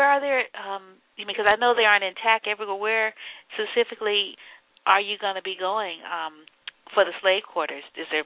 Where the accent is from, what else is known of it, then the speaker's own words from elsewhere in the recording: New Orleans, Louisiana, United States; Oh, yeah, I was born in New Orleans, and when I went back home, you know, as an adult, I wanted to see some plantations